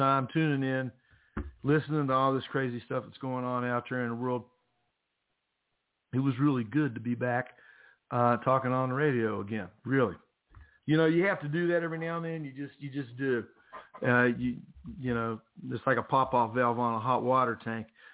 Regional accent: West Virginia, United States; I have always loved my home state. I have always loved West Virginia with all of her flaws.

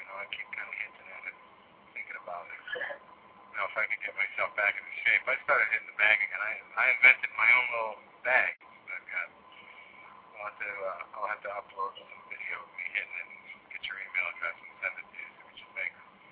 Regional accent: Massachusetts, United States; I know I've been through there and around there quite a bit, growing up in Massachusetts.

